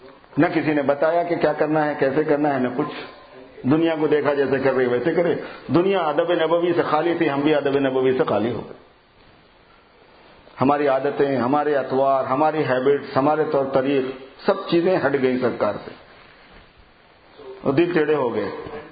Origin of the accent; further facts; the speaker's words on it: Mughal Gadda, Telangana, India; ہم اصل پینڈو ہیں, گاؤں میں رہتے تھے, دیہات کے ہیں, حیدرآباد سے 60 کلومیٹر پر مغل گدہ ایک جگہ ہے شاد نگر کے پاس, وہاں کے ہیں.